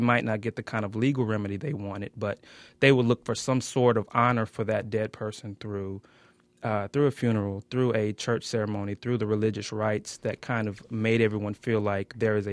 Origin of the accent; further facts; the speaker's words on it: Montgomery, Alabama, United States; a second novel that I'm working on that's going to take place in my hometown of Montgomery. So that will be interesting to kind of compare my life growing up there